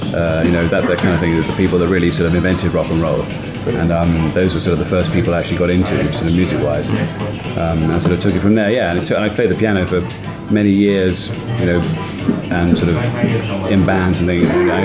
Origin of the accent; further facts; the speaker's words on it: Bath, South West England, United Kingdom; I grew up in Bath in the West Country, so playing a lot of pubs around there